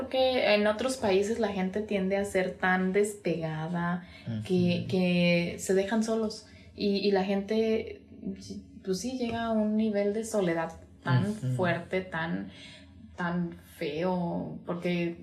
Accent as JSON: {"language": "Spanish", "country": "Mexico", "said": "nosotros como mexicanos tenemos"}